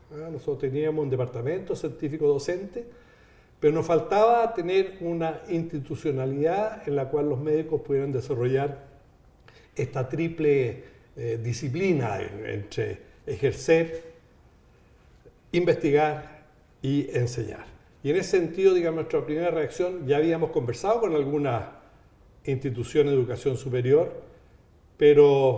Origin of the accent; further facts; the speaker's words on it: Chile; Soy, aunque por el apellido alemán, soy chileno